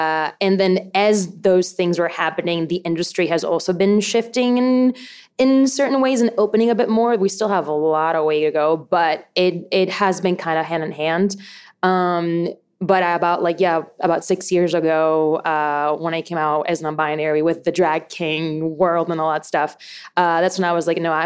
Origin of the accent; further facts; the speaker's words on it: Puerto Rico; And I had been born and raised in Puerto Rico, and I was very tomboyish.